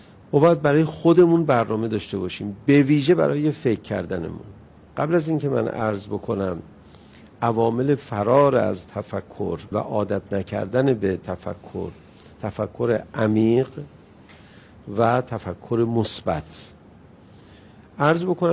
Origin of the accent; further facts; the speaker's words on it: Iran; بهم برخورد به عنوان یه ایرانی، گفتم من به عنوان یه ایرانی اینو حذف کنم